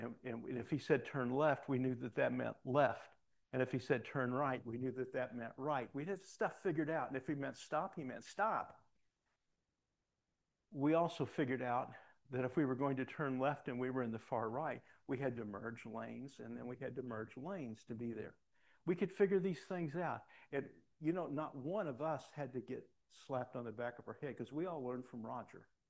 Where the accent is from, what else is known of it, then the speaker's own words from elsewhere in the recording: United States; Well, I wasn't anything else at that point, so I had to be a Christian. I'm an American, right?